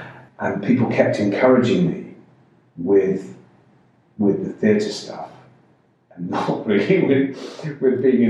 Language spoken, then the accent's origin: English; South West England, United Kingdom; I grew up in Cornwall for my teenage years